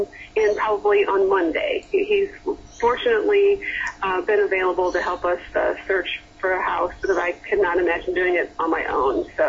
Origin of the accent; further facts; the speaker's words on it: Midwest, United States; now in Brisbane, Australia; I mean, we're from the Midwest. That's a flat, area, and it's set up with a grid-like pattern of streets.